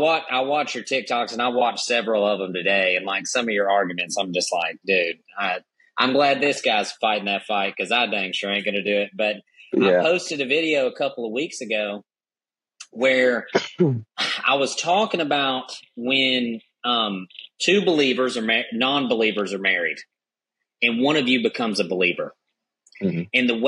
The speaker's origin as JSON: {"language": "English", "region": "the South", "country": "United States", "said": "And of course, I'm from the South, so I was saved."}